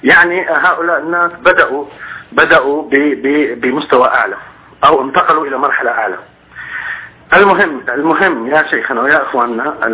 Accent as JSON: {"language": "Arabic", "town": "Homs", "region": "Homs Governorate", "country": "Syria", "said": "انا حمصي."}